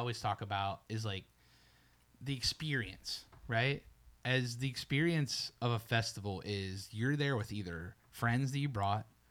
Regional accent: Pittsburgh, Pennsylvania, United States; Like I'm from Pittsburgh, Pennsylvania. Most people from Pittsburgh do not like Ohio.

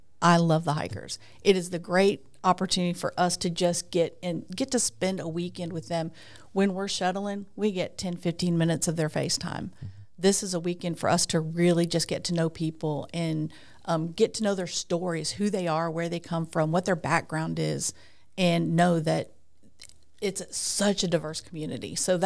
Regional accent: Florida, United States; I call Florida home.

